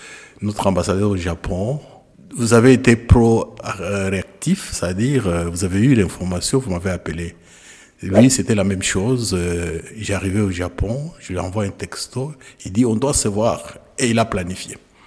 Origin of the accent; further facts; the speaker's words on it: Kolwezi, Lualaba, DR Congo; J'ai écrit et à la fin de l'année académique, je suis rentré chez moi à Kolwezi. J'ai pris certains de mes amis étudiants et des amis de la cité où je vivais, à Moussonoï, pour ceux qui connaissent Kolwezi.